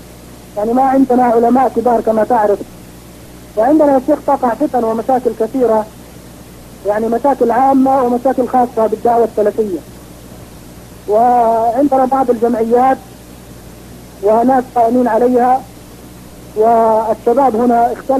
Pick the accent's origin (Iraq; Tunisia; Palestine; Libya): Palestine; شيخ نحن شباب من فلسطين.